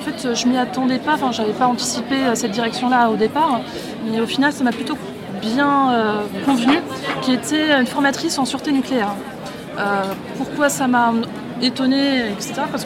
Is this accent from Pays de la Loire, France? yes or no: yes; Nantes, Pays de la Loire, France; Alors, mon parcours, alors je viens de Nantes à l'origine et j'ai fait mon baccalauréat option sciences.